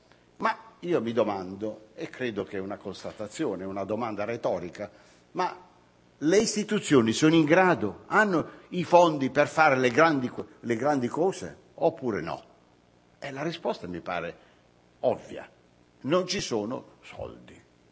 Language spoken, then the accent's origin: Italian; Apulia, Italy; E in quell'occasione noi come pugliesi avevamo invitato tutte le regioni